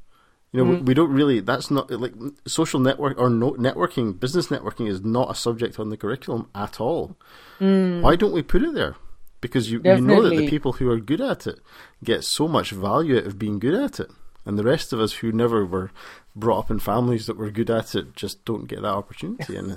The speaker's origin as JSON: {"language": "English", "town": "Greenock", "region": "Scotland", "country": "United Kingdom", "tie": "born or raised there", "said": "And I was born and brought up in Greenock and, child of a single parent and everything."}